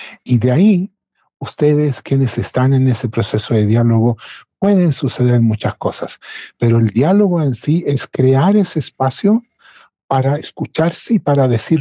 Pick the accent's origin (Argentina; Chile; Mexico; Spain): Chile; Arica, Arica y Parinacota; now in Norway; Solamente faltó decir que yo soy de Arica